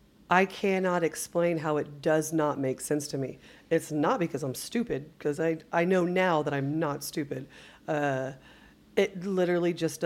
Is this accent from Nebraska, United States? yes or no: no; Dripping Springs, Texas, United States; born and raised in Dripping Springs.